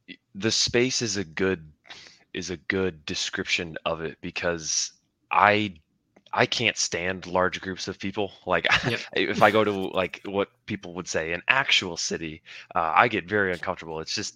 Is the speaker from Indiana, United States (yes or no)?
yes; Indiana, United States; growing up in Indiana, loved basketball